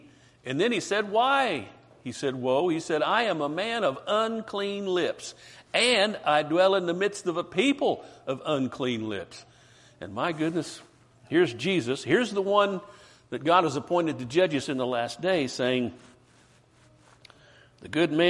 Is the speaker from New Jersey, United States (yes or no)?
no; West Virginia, United States; And you learn that really fast when you're a kid growing up in West Virginia.